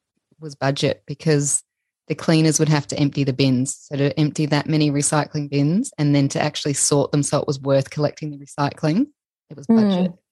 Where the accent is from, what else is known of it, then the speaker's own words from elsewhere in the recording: Ceduna, South Australia, Australia; now in Adelaide, Australia; because I'm originally from Ceduna. So I lived in Adelaide for a couple of years and that was my favorite hike in Adelaide.